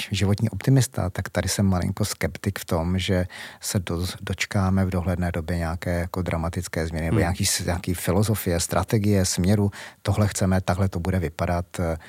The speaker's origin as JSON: {"language": "Czech", "region": "Prague", "country": "Czechia", "said": "protože jsem Pražák, jsem na to hrdý, že jsem Pražák"}